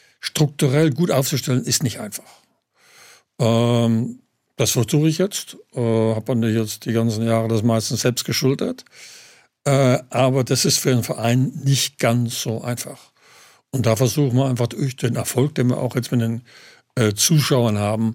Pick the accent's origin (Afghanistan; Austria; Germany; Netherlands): Germany; Mannheim, Baden-Württemberg; Ich bin in Mannheim aufgewachsen, meine ganze Kindheit dort verbracht. Also ich trage den Kurpfalz im Herzen sozusagen.